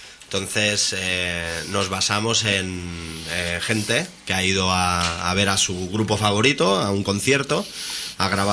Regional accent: Rubí, Catalonia, Spain; Porque como somos los tres de Rubí

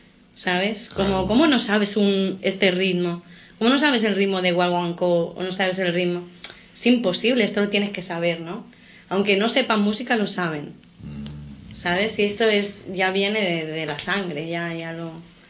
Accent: Andalusia, Spain; yo nací aquí pero me crié en Andalucía toda la vida.

